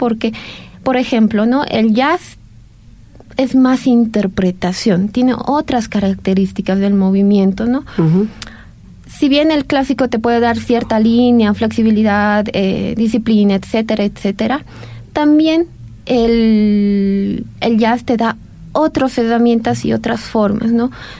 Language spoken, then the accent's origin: Spanish; Bolivia; nos beneficia a nosotros como bolivianos, bolivianas